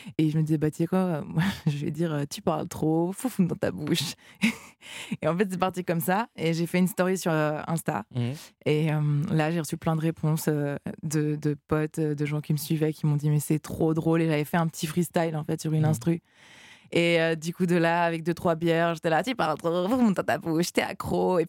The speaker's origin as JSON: {"language": "French", "country": "Switzerland", "said": "je suis une Suisse toujours à l'heure"}